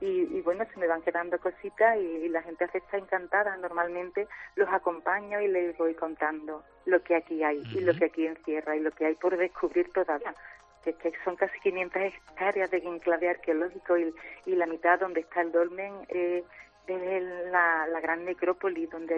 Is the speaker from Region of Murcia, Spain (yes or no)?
no; Mairena del Aljarafe, Andalusia, Spain; Yo soy de Mairena del Aljarafe